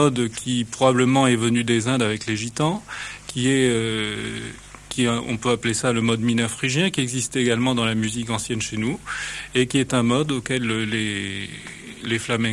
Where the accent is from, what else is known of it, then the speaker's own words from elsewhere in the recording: Morocco; J'ai passé toute mon enfance au Maroc, c'est-à-dire que donc je suis français et en même temps j'ai des attaches dans les pays orientaux, si on peut dire.